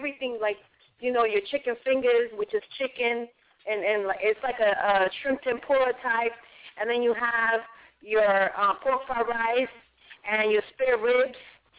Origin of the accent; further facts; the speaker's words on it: Boston, Massachusetts, United States; So I grew up in the East Coast. I went to high school in Boston.